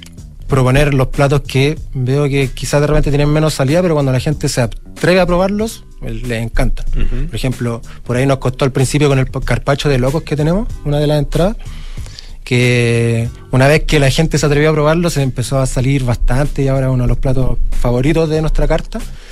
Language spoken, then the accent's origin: Spanish; Chile; yo en realidad no soy árabe, soy chileno, digamos.